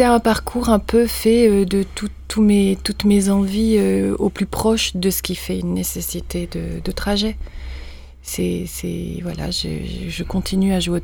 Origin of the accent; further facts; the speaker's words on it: Nice, Provence-Alpes-Côte d'Azur, France; moved away as an adult; also born or lived in Toulon; j'ai vécu quelques années, jusqu'à 8 ans à Toulon, dans un quartier assez populaire, tranquille. Et puis, mes parents sont partis à Nice, donc on est tous partis ensemble. On a vécu à Nice. Et puis, à 19 ans, j'ai quitté Nice.